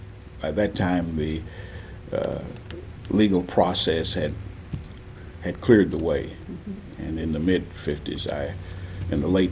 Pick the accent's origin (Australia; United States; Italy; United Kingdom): United States; Paducah, Kentucky; Yes, I grew up in Paducah. Okay. Attended school in Paducah. Graduated from high school.